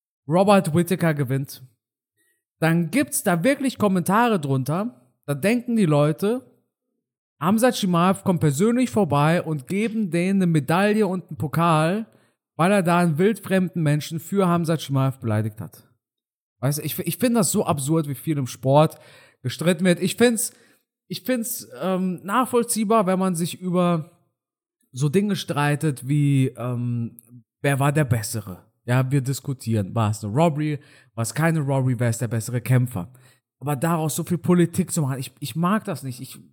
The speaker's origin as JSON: {"language": "German", "country": "Germany", "tie": "born or raised there", "said": "Und ich bin in Deutschland aufgewachsen, auf Deutsch. Ich spreche nicht viel Rumänisch. Und wir haben zwar Familie in Rumänien, aber ich käme jetzt nie auf die Idee zu sagen, ich bin Rumäne"}